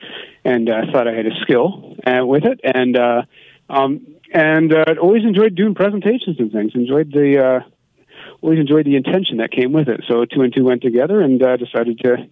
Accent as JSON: {"language": "English", "town": "Simcoe", "region": "Ontario", "country": "Canada", "tie": "born or raised there", "said": "I grew up in Norfolk. I grew up in Simcoe. Moved here when I was in grade 2 and graduated from Simcoe Composite School and then returned after university."}